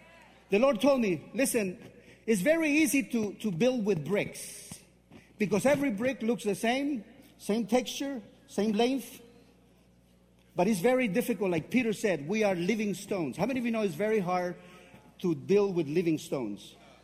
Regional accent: Mexico; accent: Texan; also born or lived in Texas, United States; I was born in Texas, actually. I'm sorry. I was. You can tell by my Texan accent, can you? But I was raised in Mexico, and in Mexico we get persecuted.

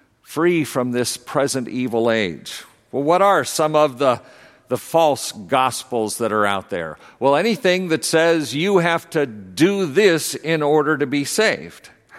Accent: the South, United States; I remember growing up in the South and hearing preachers on the radio

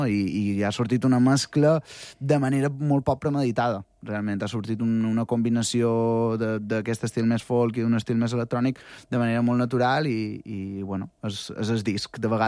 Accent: Santa Maria, Catalonia, Spain; jo que sóc de Santa Maria, tocar per festes pues sempre és una alegria

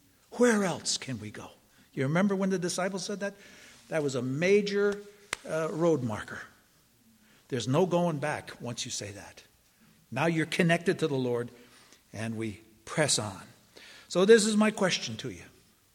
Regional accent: Long Island, New York, United States; also born or lived in Brooklyn; You know, I grew up born in Brooklyn, grew up out on Long Island.

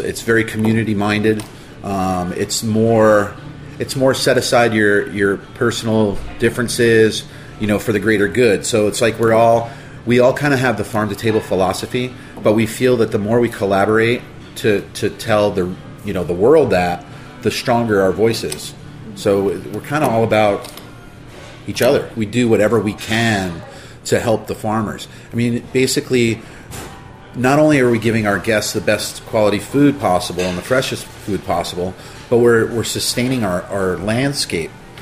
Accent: New York, United States; I grew up in Columbia County, which is Hudson area. But I grew up cooking in the Berkshires and then moved away and came back.

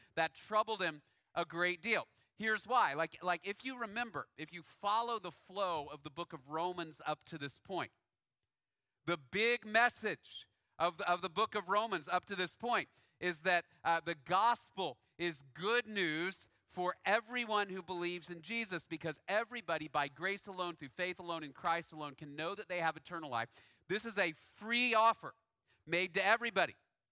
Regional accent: Dallas, Texas, United States; I grew up in North Dallas.

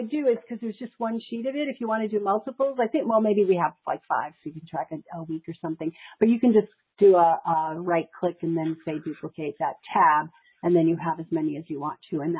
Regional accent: Queens, New York, United States; Hey, I grew up in Queens.

